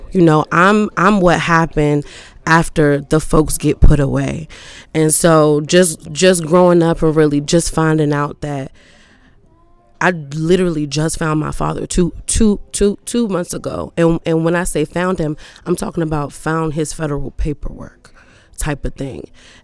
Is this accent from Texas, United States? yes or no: no; Washington, District of Columbia, United States; I'm from Washington, D.C.